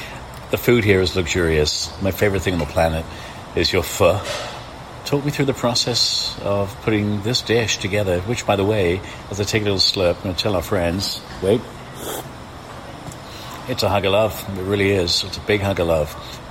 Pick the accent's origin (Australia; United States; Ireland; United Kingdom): Ireland; when I was a little kid growing up in Ireland.